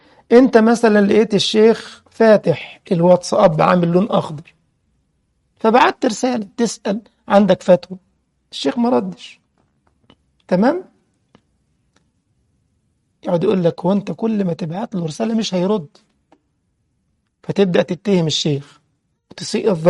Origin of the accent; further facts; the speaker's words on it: Egypt; كان زمان عندنا في مصر كان زمان حاجة اسمها المارلبورو